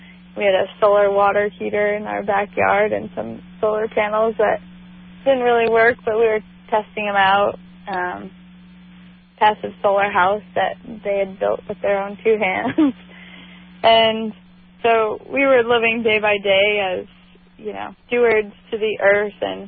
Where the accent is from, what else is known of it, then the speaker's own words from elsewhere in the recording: Ann Arbor, Michigan, United States; So I grew up outside of Ann Arbor, Michigan.